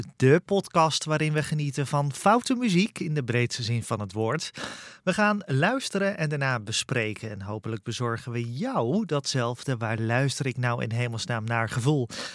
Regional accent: Netherlands; Ja, ik kom uit Nederland. Ik kende dat woord niet.

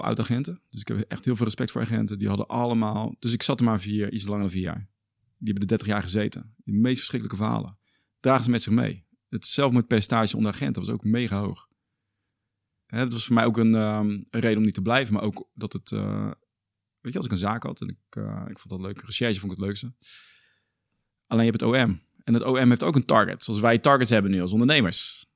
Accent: Rotterdam, South Holland, Netherlands; Ik ben opgevoed in Rotterdam-Zuid.

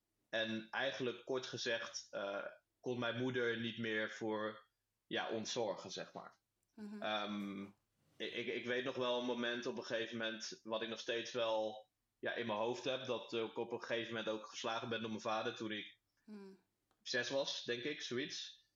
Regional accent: Terwolde, Gelderland, Netherlands; born there; Ik ben 31 augustus 1997 geboren in het mooie Terwolde. Een klein dorpje in de buurt van Deventer.

